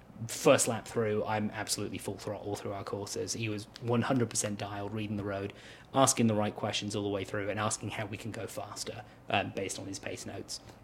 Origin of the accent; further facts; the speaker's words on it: England, United Kingdom; As an English person, it's my right to make an abomination of the French language.